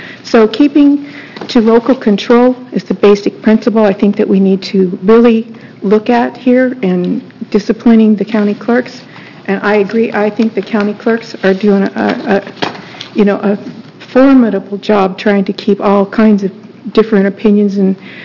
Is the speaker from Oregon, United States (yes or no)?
yes; Gresham, Oregon, United States; from Gresham, Oregon.